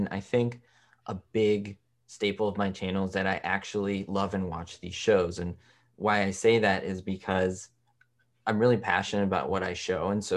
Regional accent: Los Angeles, California, United States; I realized I grew up in Los Angeles, and, you know, being driven around town by my mom when I was a little boy

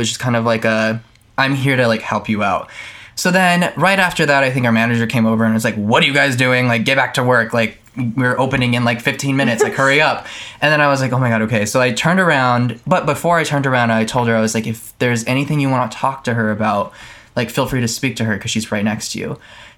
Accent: Tucson, Arizona, United States; I'm from Tucson, Arizona.

